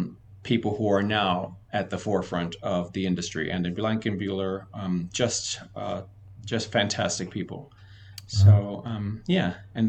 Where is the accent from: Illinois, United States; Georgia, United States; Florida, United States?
Florida, United States; Miami; also born or lived in New York; I'm a native New Yorker, but I grew up in Miami, Florida